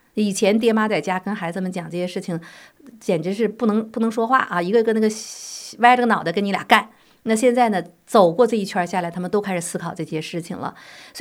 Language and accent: Chinese; United States; 我们美国人是不是也要让自己的国家再继续这样大政府的走下去